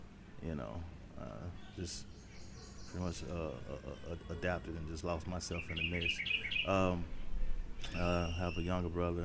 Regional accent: Memphis, Tennessee, United States; I'm from Memphis, Tennessee. Mm-hmm. Yeah, I grew up in Memphis.

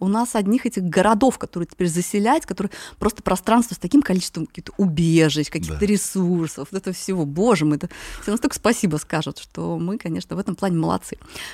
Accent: Siberia, Russia; Я потомственный грибник. Я человек из Сибири, и этот дитя грибников.

